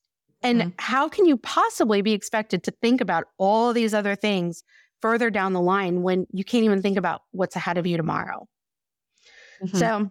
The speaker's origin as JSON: {"language": "English", "town": "New Orleans", "region": "Louisiana", "country": "United States", "said": "I'm from New Orleans, I'm fun, I'm happy, I'm all these great things, right?"}